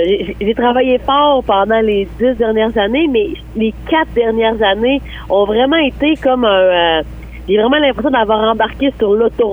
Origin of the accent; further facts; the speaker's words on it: Lac-Saint-Jean, Quebec, Canada; J'enregistre mon 4e album chez moi au Lac-Saint-Jean.